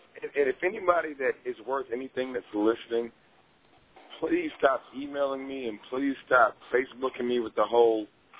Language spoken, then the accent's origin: English; Jacksonville, Arkansas, United States; I am from Jacksonville, Arkansas.